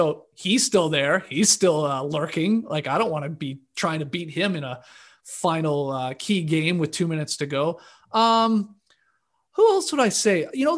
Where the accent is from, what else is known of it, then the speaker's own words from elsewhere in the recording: Canada; I'm a huge Nash fan, being Canadian, and like he's my idol.